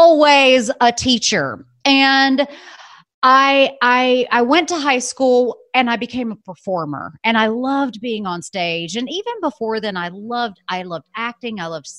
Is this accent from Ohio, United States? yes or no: no; Alabama, United States; Now, remember, I was born and raised in Alabama.